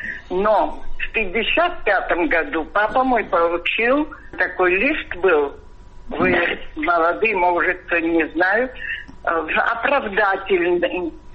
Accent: Abkhazia, Georgia; мама моя была мусульманка из Ачимчирского района. Я сама из Абхазии.

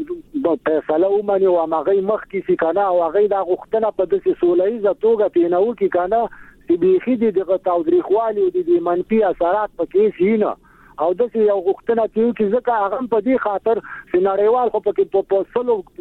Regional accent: Afghanistan; زه یو افغان یم

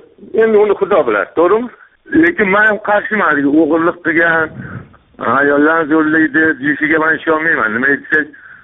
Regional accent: Tashkent, Uzbekistan; now in Moscow, Russia; Men hozir Rossiyadaman, Moskvada. O'zbekistondanman.

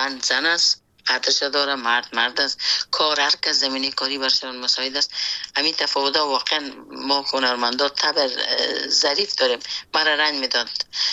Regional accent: Afghanistan; خود اجتماعی افغانستان که در اوج بزرگ شدیم

